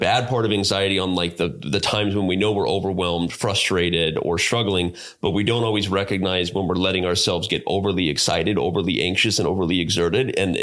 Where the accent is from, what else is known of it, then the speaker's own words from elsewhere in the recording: Tonto Village, Arizona, United States; So I grew up in Arizona, a small town in Arizona called Tonto Village. I was born in Mesa, Arizona, East Valley, shout out to East Valley people. But then I grew up in a small town in Arizona.